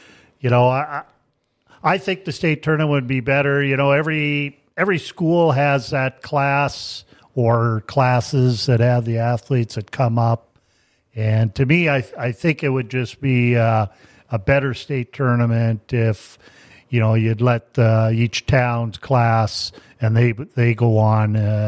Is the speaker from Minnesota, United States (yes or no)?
yes; East Grand Forks, Minnesota, United States; Born and raised in East Grand Forks, graduated in 1980, played high school hockey.